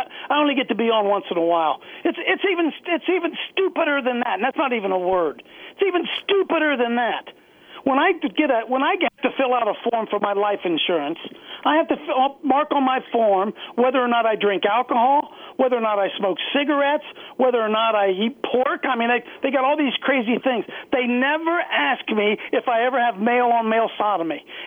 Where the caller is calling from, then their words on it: Ohio, United States; I was here, and I'm calling from Ohio